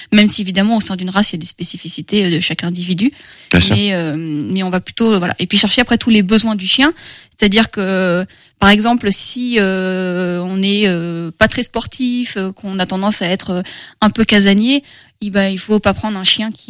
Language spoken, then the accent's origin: French; Saumur, Pays de la Loire, France; now in Angers, France; j'ai 33 ans. Je suis originaire de Saumur. J'ai déménagé sur Angers pour mes études à la fac, donc en 2010. Et du coup, j'ai jamais quitté Angers.